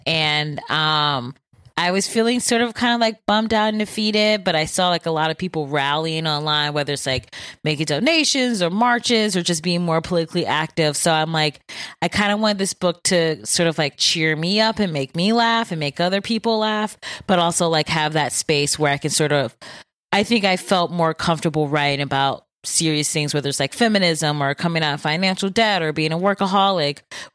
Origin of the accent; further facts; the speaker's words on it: Bedford Heights, Ohio, United States; also born or lived in Solon, Ohio; I grew up in Bedford Heights and then moved to Solon for high school. But then I went to Gilmore Academy, but I lived in Solon.